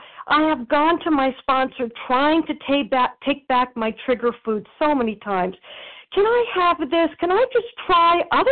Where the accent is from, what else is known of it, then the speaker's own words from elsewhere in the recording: New York, United States; because I'm a New Yorker, I'm Italian